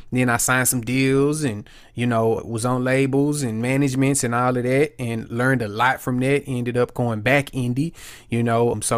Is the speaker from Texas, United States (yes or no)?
yes; Houston, Texas, United States; But so me, I'm from Houston. I'm from South Park, Houston, Texas. You know what I'm saying? The young boys call it Jurassic Park.